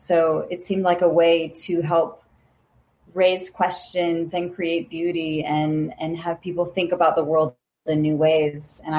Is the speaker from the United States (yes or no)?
yes; Louisiana, United States; And so when, you know, honestly, growing up in Louisiana, it didn't seem, and I know a lot of students in Guatemala might relate to this, but it didn't seem possible to work in the film industry